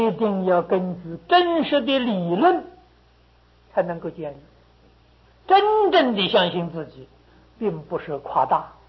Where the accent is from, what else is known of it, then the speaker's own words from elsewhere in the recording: China; 唯有我们中国人很谦虚